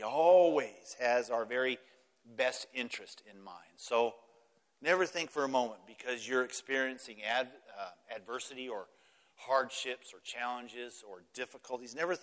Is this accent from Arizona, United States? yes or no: yes; Apache Junction, Arizona, United States; that's my hometown. That's where I was born and raised. That's where I went to elementary and junior and high school.